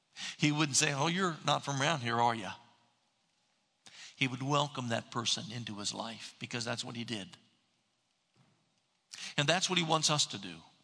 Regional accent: Ohio, United States; she lives up in Westerville, Ohio, a suburb of my hometown

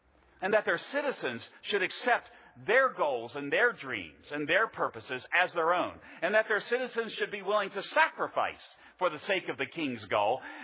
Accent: Virginia, United States; most of us here today, are Americans. We don't have kings. I come from Virginia. We have the best state flag in the Union.

